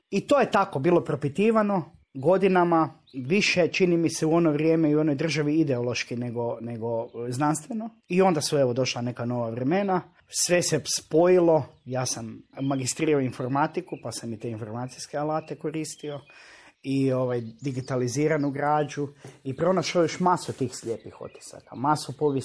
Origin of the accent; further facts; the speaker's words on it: Zagreb, City of Zagreb, Croatia; born there; ja sam rođen u Zagrebu, pokojni otac je iz Kosinja, Gornjeg, iz Mance Drage, pa smo tako mi manceti zato.